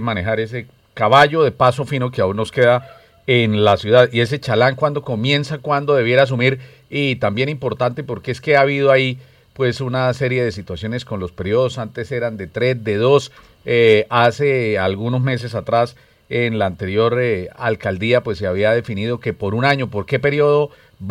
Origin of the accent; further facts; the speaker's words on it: Colombia; en primer término hay que decir que somos colombianos